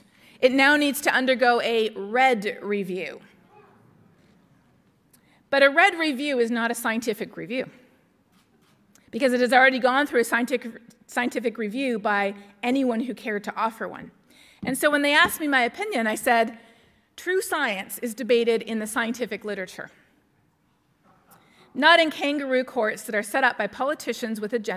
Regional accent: Canada; now in Texas, United States; Then, in addition to being a scientist and doing global weirding and living in Texas and being Canadian, I am also a lead author on the National Climate Assessment.

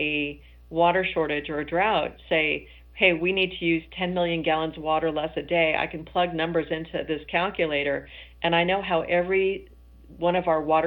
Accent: California, United States; I grew up in Northern California. I remember growing up in a drought. My grandparents were farmers.

